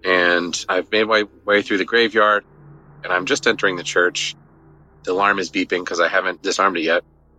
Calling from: South Carolina, United States; Hi, Derek. … I'm calling from South Carolina.

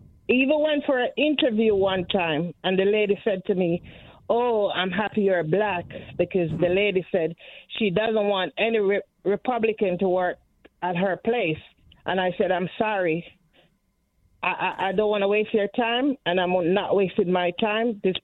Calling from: Bridgeport, Connecticut, United States; I'm calling from Bridgeport.

